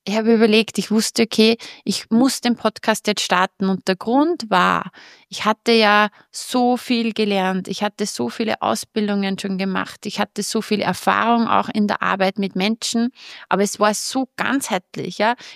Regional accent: Upper Austria, Austria; du hörst es ja sicher auch jetzt an meiner Aussprache, ich komme aus Oberösterreich.

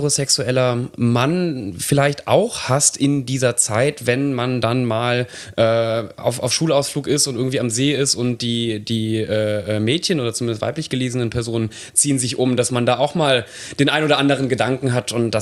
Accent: Nettetal, North Rhine-Westphalia, Germany; Nettetal, das geht rein. Es gibt sogar ein anderes Nettetal, da kommt, glaube ich, Bier und Wasser her, aber das ist nicht das, wo ich herkomme.

